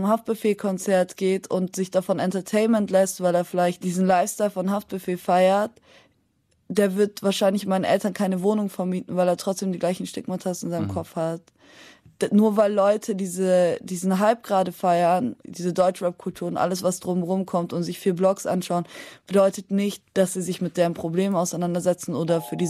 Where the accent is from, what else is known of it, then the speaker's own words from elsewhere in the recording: Turkey; Ja, also so als Kurdin in der Türkei kenne ich keine Sicherheit, selbst wenn ich bei uns ins Dorf war.